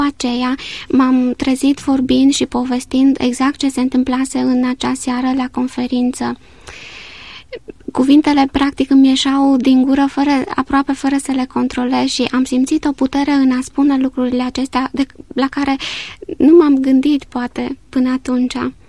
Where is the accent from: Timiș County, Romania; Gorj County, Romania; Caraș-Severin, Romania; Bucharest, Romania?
Gorj County, Romania; Târgu Jiu; born there; eu m-am născut în Târgu Jiu